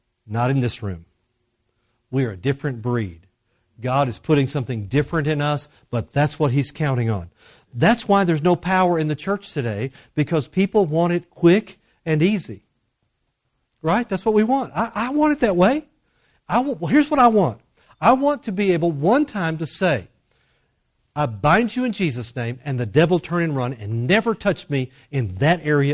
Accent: Texas, United States; It happens when I believe and fight the fight of faith. All of it's that way.

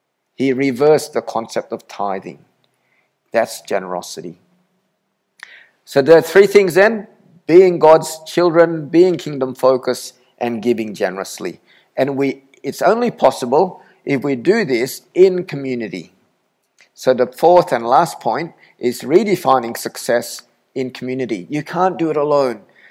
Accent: Australia; Hey, I'm an Australian

